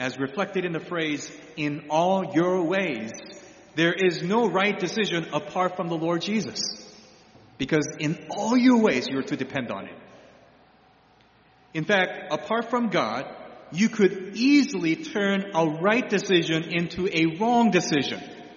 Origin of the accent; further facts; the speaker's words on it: Broadview Heights, Ohio, United States; So you're from Rocky River, I'm from Broadview Heights.